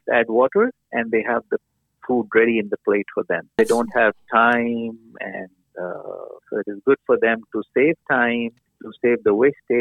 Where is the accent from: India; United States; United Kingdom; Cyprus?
India; New Delhi, Delhi; moved away; I am from India, and I've been here from a year and a half now.